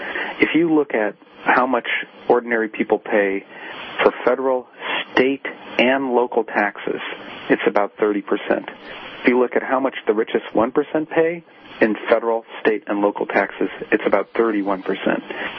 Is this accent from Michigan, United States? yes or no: yes; Detroit, Michigan, United States; I grew up in Detroit, I'm thinking about my grandparents, they did not pay 30% of their income in state, federal, and local taxes.